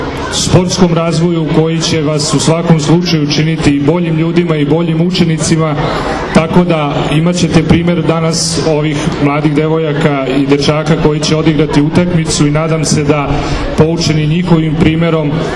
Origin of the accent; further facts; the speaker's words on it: Novi Sad, Vojvodina, Serbia; Ja sam iz Novog Sada